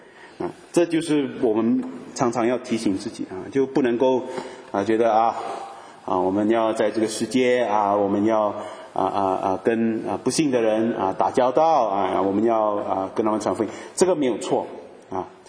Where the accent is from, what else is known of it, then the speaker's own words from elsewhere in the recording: France; Chinese is a second language; 他觉得我们法国人比较穷